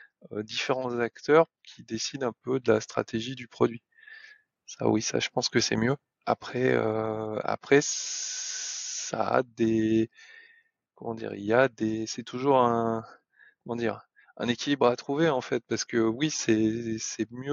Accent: France; Enfin, on est français.

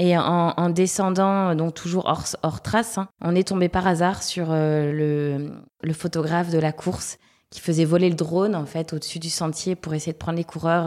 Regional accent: Le Mans, Pays de la Loire, France; born there; moved away as an adult; also born or lived in Toulouse / Angers / Uzès; now in Réunion, France; j'ai 39 ans, je vis actuellement à La Réunion depuis janvier. Je suis originaire du Mans, puisque je suis née là-bas. J'ai pas mal vadrouillé dans ma vie, parce que j'ai fait quelques années sur Toulouse, quelques années sur Angers, et puis dans le Gard aussi à Uzès.

